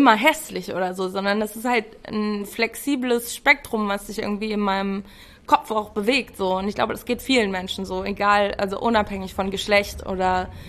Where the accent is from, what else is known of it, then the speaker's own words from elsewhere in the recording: Ahrensburg, Schleswig-Holstein, Germany; Also ich bin halt in Ahrensburg zur Schule gegangen, das ist ja hier in der Nähe von Hamburg, Schleswig-Holstein schon, aber ist so eine halbe Stunde von Hamburg entfernt. Es ist super spießig einfach.